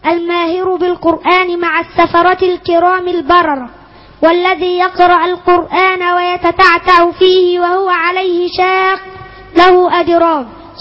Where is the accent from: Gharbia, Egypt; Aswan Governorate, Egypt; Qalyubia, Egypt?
Qalyubia, Egypt; من قليوبية.